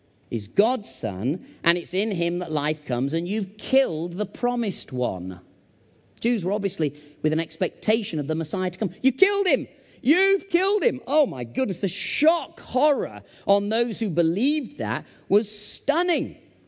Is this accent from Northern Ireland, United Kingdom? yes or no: no; Preston, North West England, United Kingdom; also born or lived in Sheffield; I was born in Sheffield in Yorkshire, and I grew up in Preston in Lancashire, so I'm a bit confused.